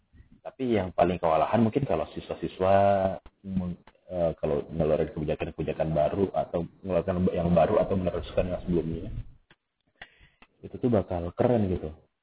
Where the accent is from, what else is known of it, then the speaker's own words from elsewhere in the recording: South Sulawesi, Indonesia; now in Yogyakarta, Indonesia; saya adalah putra daerah. Bukan putra daerah Jogja, maksudnya putra daerah dari tempat saya, dari Jakarta gitu, di Sulawesi Selatan. Terus diutus datang ke Jogja untuk ya belajar